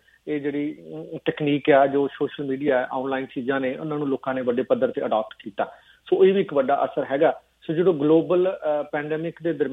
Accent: Punjab, India; ਮੈਂ ਵੀ ਇੱਥੇ ਟਿੱਪਣੀ ਦਊਂਗਾ ਕਿਉਂਕਿ ਮੈਂ ਵੀ ਇੱਕ ਪੰਜਾਬੀ ਹਾਂ, ਮੈਂ ਵੀ ਇੱਕ ਕਿਸਾਨ ਹੈ

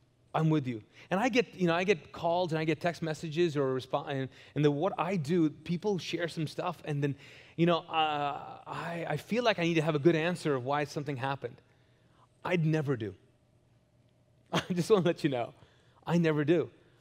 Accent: Pakistan; It was in Kuwait, in the Middle East, and I was dating an Indian girl. I'm Pakistani. She's Indian.

